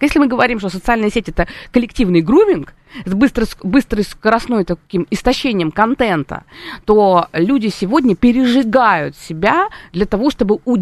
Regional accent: Moscow, Russia; born there; когда мы попали в Москву, хотя я родилась в Москве, мы уезжали потом

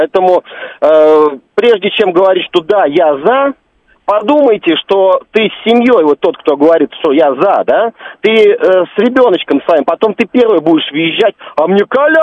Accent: Moscow, Russia; как и москвич, и как подмосквич

